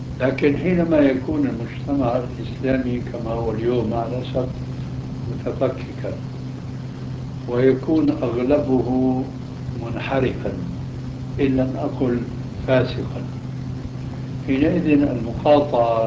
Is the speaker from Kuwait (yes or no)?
no; Syria; وإلا فيكون مثله كمثل ما يقال عندنا في سوريا